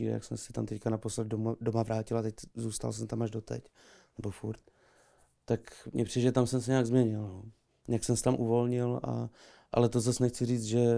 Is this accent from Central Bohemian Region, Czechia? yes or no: no; Třebíč, Vysočina Region, Czechia; protože pocházím od Třebíče